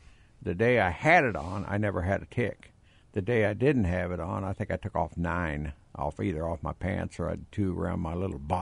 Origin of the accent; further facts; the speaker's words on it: Missouri, United States; I'm from Missouri. You got to show me an awful lot of stuff.